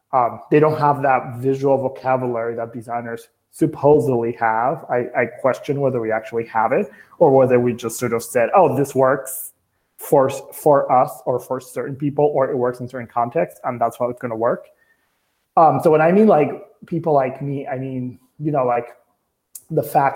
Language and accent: English; New York City, New York, United States; also born or lived in Dominican Republic; And then I grew up in New York City because I left the Dominican Republic when I was very small. I grew up in New York City with immigrant parents